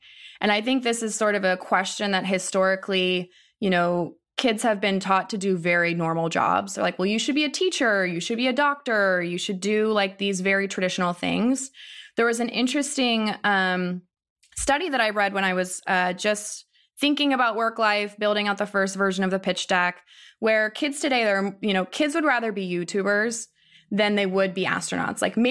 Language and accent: English; Ohio, United States; I mean, I grew up in Ohio, and there's no shortage of like liberal arts colleges